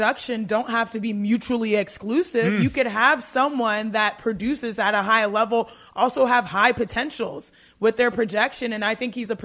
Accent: Texas, United States; What he's laughing at, y'all, is that growing up in Texas, we thought that everyone called them buffets.

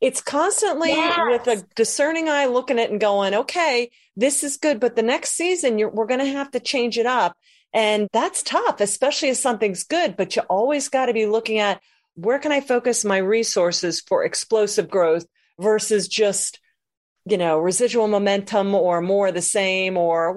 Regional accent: Pennsylvania, United States; And I'm from Pennsylvania. So it's very much you know, work.

